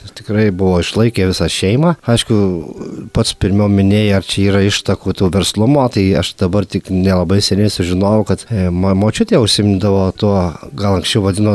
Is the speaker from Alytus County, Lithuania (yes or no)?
yes; Alytus, Alytus County, Lithuania; geresnio, gal tikresnio alitiškio negu aš tai negali būti, nes gimiau prie pat Piliakalnio ir augau ir dabar tikiuosi dar grįžti ten.